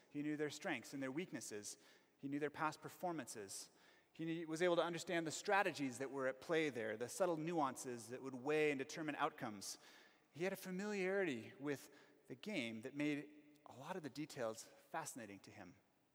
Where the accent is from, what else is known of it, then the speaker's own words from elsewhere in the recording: United States; now in South Africa; and that was 15 years ago here in Johannesburg. I went with some South African friends, and to me, as an American and not knowing anything about cricket